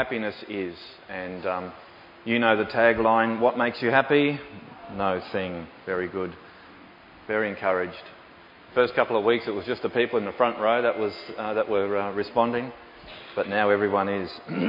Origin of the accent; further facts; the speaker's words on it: Australia; born there; I was born here, I would say that I'm an Aussie. That's my nationality, really. I can only think of myself in terms of being an Australian. And there's only one language that I speak, and it's not English, it's Australian.